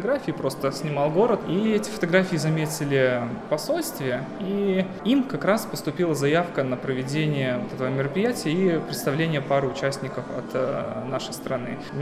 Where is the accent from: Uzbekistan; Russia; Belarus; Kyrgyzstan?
Belarus; Vitebsk, Vitebsk Region; Я сам из Витебска